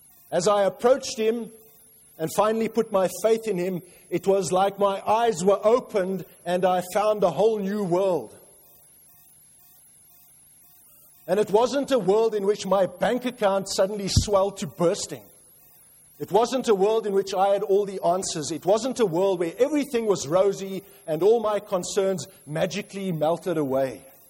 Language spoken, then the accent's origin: English; South Africa; As a child living in a warm climate, for those of you who don't know, I come from South Africa